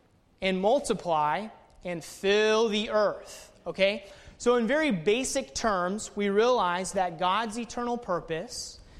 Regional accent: Knoxville, Tennessee, United States; Okay, well … I'm from Knoxville, Tennessee.

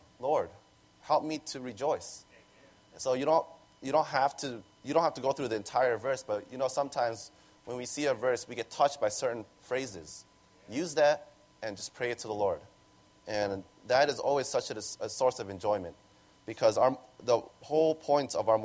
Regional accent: Chicago, Illinois, United States; I'm from Chicago.

